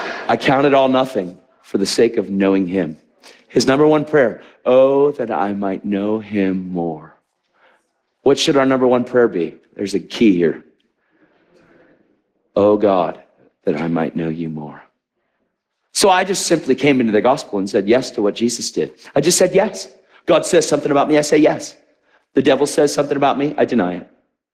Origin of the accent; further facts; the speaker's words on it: Pennsylvania, United States; Where are you from? I'm from Pennsylvania. Where's that? East coast of America.